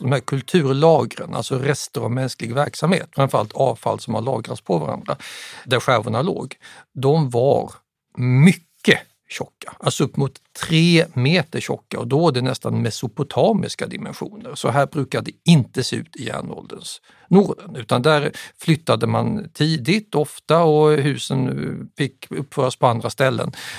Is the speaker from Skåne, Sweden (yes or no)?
yes; Staffanstorp, Skåne, Sweden; also born or lived in Södertälje; Men vid 4 års ålder exporterades jag med mamma och pappa till Staffanstorp mellan Lund och Malmö. Och där växte jag upp. Det var 1970 och det bodde jag i 18 år.